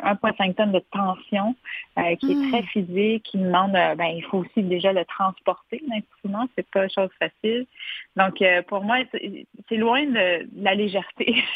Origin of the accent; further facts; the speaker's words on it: Trois-Rivières, Quebec, Canada; On était abonnés à l'Orchestre symphonique de ma ville natale, Trois-Rivières.